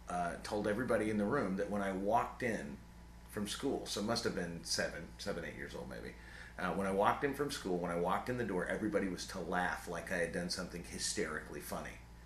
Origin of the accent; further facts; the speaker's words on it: Ireland; I'm a great bullshitter. I'm Irish.